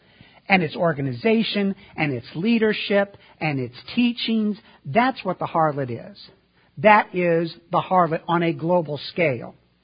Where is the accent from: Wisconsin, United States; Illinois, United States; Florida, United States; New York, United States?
Illinois, United States; Now, I was born and raised in Illinois, and if Jesus said it, and Abraham Lincoln said it, hey, we're not questioning it.